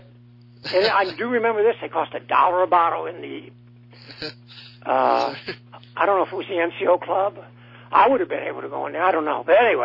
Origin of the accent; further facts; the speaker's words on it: Omaha, Nebraska, United States; But I know it was damn near empty when we landed in Omaha, my hometown, at 3 in the morning, and there was a blizzard in progress.